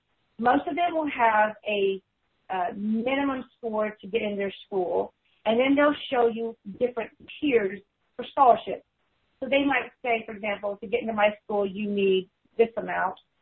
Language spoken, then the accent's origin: English; Texas, United States; because I'm from Texas, we have got 14 colleges alone in Texas, Arkansas, and Louisiana